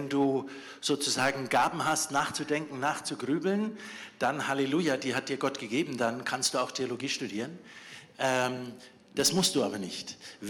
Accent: Fürth, Bavaria, Germany; Also ich bin hier in Fürth nicht nur geboren und aufgewachsen, sondern auch zum Glauben gekommen.

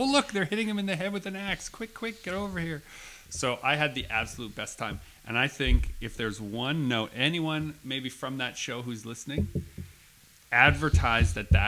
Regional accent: St. Germain, Manitoba, Canada; you're from Pilot Mound and I grew up in St. Germain.

